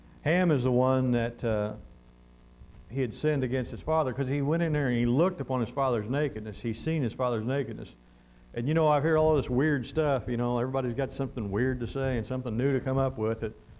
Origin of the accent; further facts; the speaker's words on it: Missouri, United States; And I'm from Missouri. I know what that stuff's about. We know where the hillbillies made their own wine, you know.